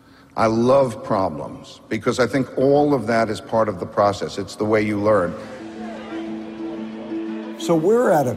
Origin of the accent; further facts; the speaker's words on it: Long Island, New York, United States; I grew up on Long Island. My neighborhood was a bunch of houses next to each other, pretty small houses. So it was not a big place.